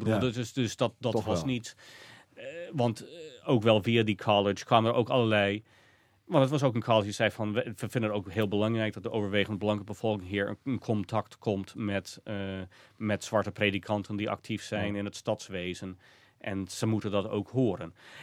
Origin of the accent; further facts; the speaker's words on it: Iowa, United States; de democraten in Sioux County, waar ik opgroeide